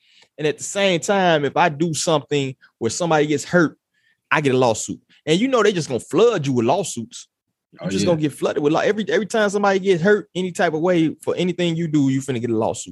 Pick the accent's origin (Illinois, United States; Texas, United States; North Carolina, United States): Illinois, United States; Chicago; growing up in Chicago, the things I tell you the police told me and then did and all this other stuff.